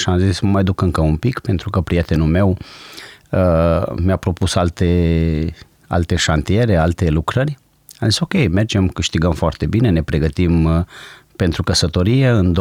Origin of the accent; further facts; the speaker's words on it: Suciu de Jos, Maramureș County, Romania; Eram tâmplar în satul meu natal, Suciu de Jos, undeva în Maramureș.